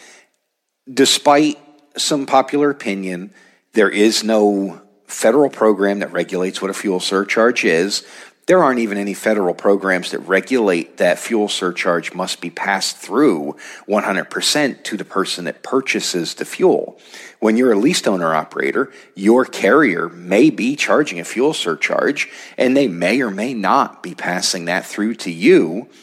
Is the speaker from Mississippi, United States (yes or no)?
no; Pennsylvania, United States; In my home state of Pennsylvania, gasoline spiked 20 cents overnight